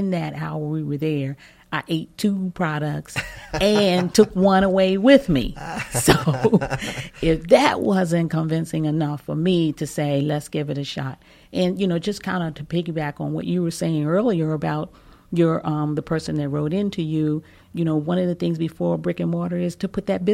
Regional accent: Brooklyn, United States; I mean, we grew up in Brooklyn right off of Michigan Avenue and Randolph Street. So we know the area.

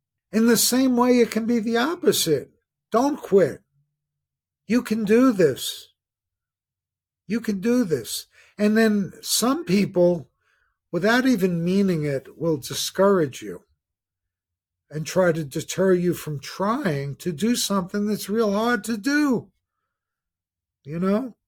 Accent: Jersey City, New Jersey, United States; I'm a guy from Jersey City.

